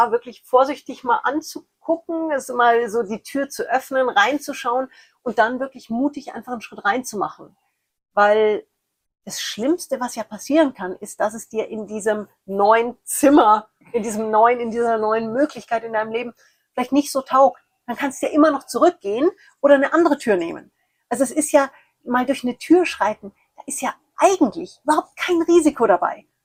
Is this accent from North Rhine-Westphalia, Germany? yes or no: no; Munich, Bavaria, Germany; born there; Ich bin als eineiger Zwilling in München geboren.